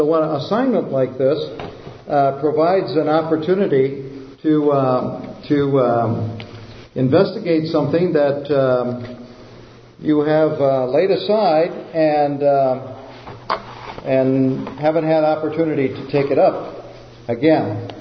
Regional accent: Illinois, United States; I grew up in Illinois, near Ottawa, Illinois, in Haugian country. I have attended tent meetings when I was a boy.

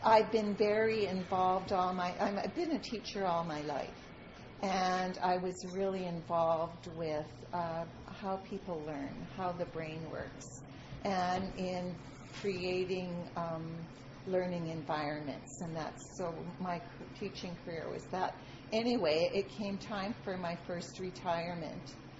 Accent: Winnipeg, Manitoba, Canada; now in Camrose, Canada; I was born and raised in Winnipeg and lived there until I came to Camrose.

